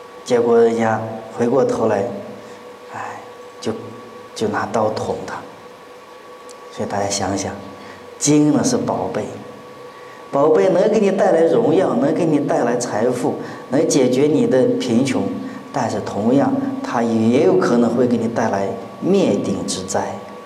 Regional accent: China; 我们中国人向来喜欢简单啊

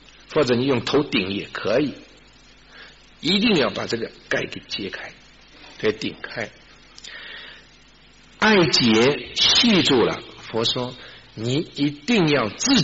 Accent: Wenzhou, Zhejiang, China; 因为我们是浙江人，我是浙江人，浙江温州人。我们浙江人呢，很多地方都是水乡

